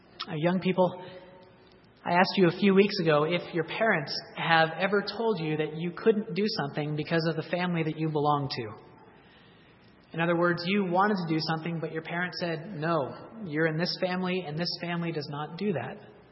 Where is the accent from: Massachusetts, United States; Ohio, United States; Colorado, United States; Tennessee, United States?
Massachusetts, United States; born there; I was born in Massachusetts, and I spent a little less than half of my life there.